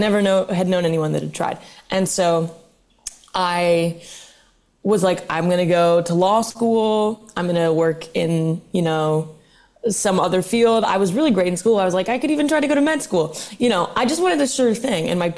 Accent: Midwest, United States; I grew up in the Midwest and in a town where, like I said, I didn't know anyone who had become a professional performer.

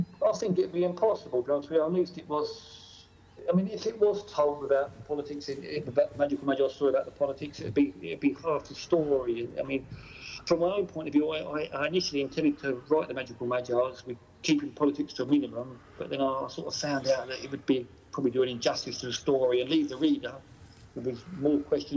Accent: England, United Kingdom; now in Hungary; knowing I'm English

